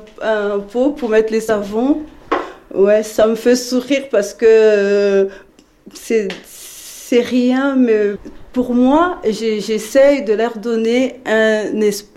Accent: Republic of the Congo; French is a second language; moved away as an adult; je suis née au Congo, j'ai grandi au Congo. Quand je suis venue ici, je n'ai pas eu le temps d'aller me former

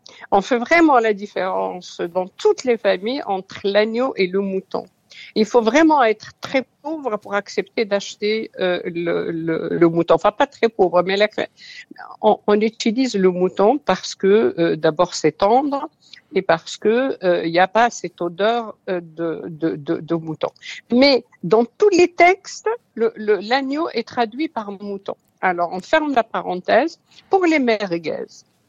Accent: Morocco; je suis née au Maroc, j'ai vécu au Maroc

